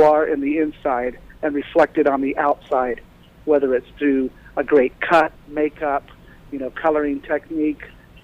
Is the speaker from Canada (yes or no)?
no; Japan; one of the things that I grew up learning in Japan is bowing.